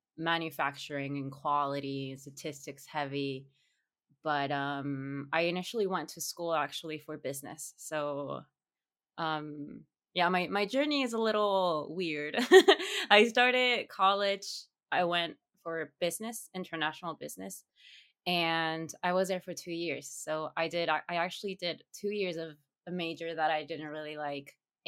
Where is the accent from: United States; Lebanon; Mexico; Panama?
Mexico; northern Mexico; accent: northern Mexican; because I'm from the north of Mexico, and we have a very, very characteristic accent in the north of Mexico.